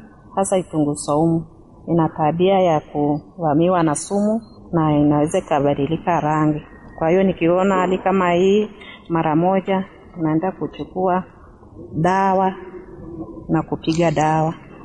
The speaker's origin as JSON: {"language": "Swahili", "region": "Manyara", "country": "Tanzania", "said": "ni mkulima natoka skimu ya Diomat ndani ya bonde la Bashai"}